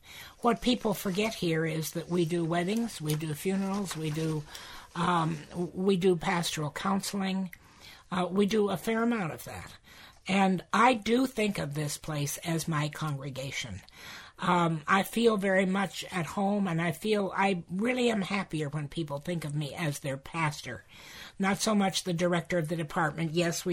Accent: Youngstown, Ohio, United States; I came here with my parents, so I grew up in Youngstown, Ohio, and my grandfather was a minister, and he preached here.

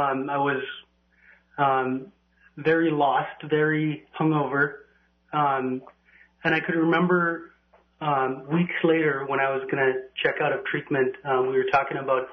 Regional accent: Neposkiak, United States; But growing up in this community, in this area, I grew up in Neposkiak, and my first exposure to alcohol was alcohol misuse.

